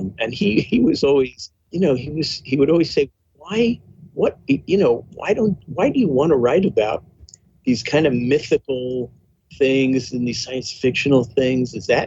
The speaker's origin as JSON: {"language": "English", "town": "New York City", "region": "New York", "country": "United States", "tie": "born or raised there", "said": "where I grew up in Queens in New York City, I didn't know any writers."}